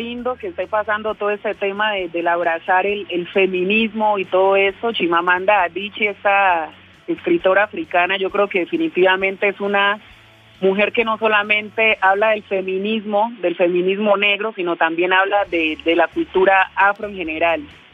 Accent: Bogotá, Colombia; born there; Yo nací aquí en Bogotá, mi familia es del Chocó, pero pues aquí en Bogotá me relaciono con muchos amigos que nacieron en el Chocó

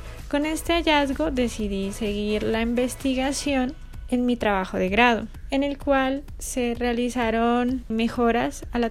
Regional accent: Ipiales, Nariño, Colombia; now in Cali, Colombia; Tengo 27 años, soy oriunda de Ipiales, Nariño. Vivo en la ciudad de Cali.

